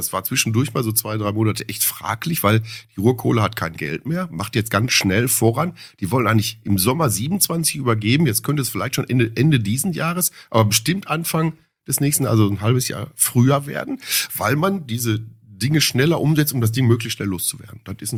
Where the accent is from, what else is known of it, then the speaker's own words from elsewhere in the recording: Bochum, North Rhine-Westphalia, Germany; born there; in Bochum geboren.